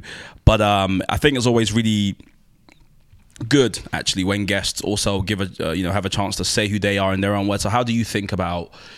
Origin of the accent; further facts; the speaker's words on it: London, United Kingdom; Now, I'm from Southeast London.